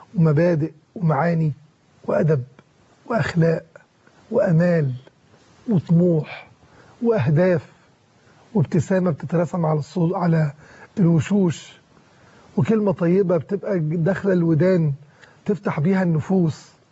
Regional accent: Egypt; وكلنا احنا كمصريين

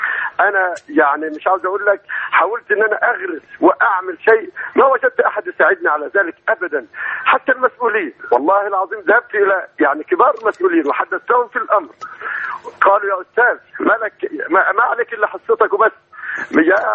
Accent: Egypt; also born or lived in Riyadh, Saudi Arabia; وجئت إلى هنا ونويت أن أستقر في في في بلدي مصر

